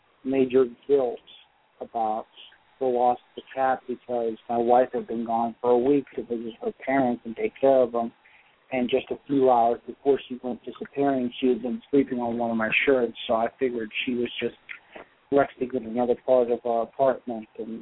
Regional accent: West Virginia, United States; I'm from West Virginia.

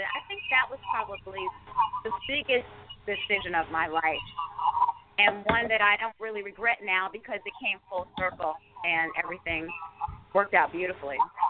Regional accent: Silver Spring, Maryland, United States; Okay, well, I am from the D.C. area. I grew up in Silver Spring, Maryland.

